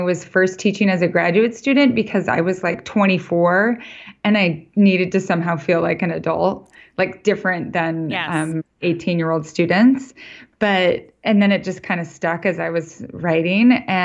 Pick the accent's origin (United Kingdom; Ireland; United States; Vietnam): United States; Idaho; Part of the reason I moved back here was I grew up in Idaho, and this landscape is the landscape that feels beautiful to me.